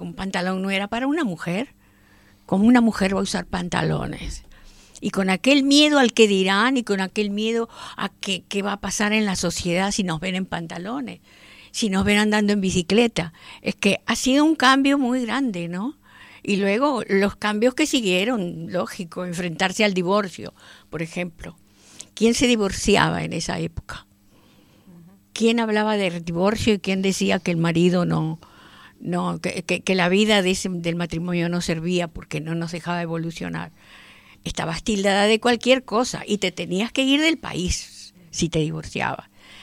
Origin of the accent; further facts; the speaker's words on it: Argentina; also born or lived in Venezuela; now in Spain; Yo soy argentina, he vivido en Venezuela muchos años, la mitad de mi vida, y soy extranjera. Y sé lo que es venir aquí de vieja